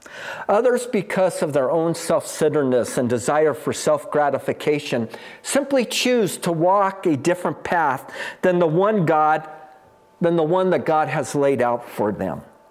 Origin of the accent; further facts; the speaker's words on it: California, United States; Now, I come from the Bay Area, and I have driven across the Golden Gate Bridge thousands of times, literally thousands of times in my life.